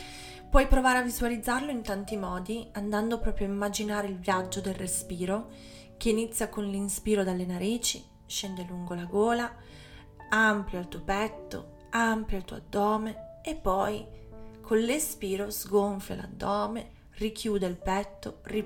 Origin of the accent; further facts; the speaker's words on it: Genoa, Liguria, Italy; born there; Io sono nata a Genova e il mare in tempesta l'ho visto parecchie volte